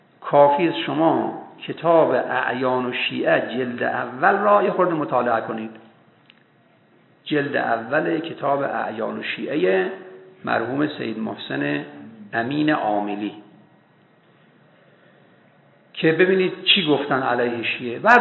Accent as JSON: {"language": "Persian", "country": "Iran", "said": "طبیعی خب من ایرانی هستم دیگه معلومه"}